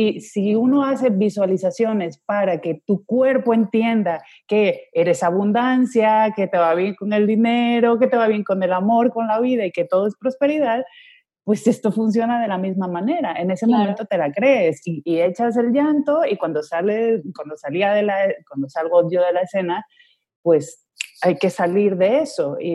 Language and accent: Spanish; Ecuador; moved away as an adult; also born or lived in Madrid, Spain; now in Spain; entonces yo viví gran parte de mi infancia en Ecuador. Mi padre murió a mis 5 años, a mis 6 años mi mamá me llevó a vivir a Ecuador, entonces hasta los 18 vivía en Ecuador. Luego ya me volví a España después de haber estado en Colombia